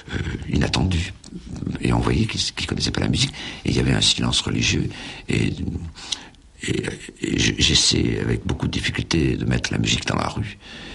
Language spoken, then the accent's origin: French; Monaco; à Monaco, parce que je suis monégasque